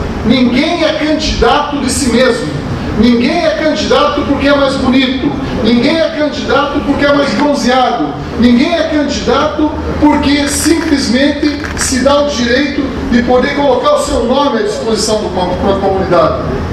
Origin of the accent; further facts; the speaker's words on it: Paraná, Brazil; Eu me coloco no lugar, como paranaense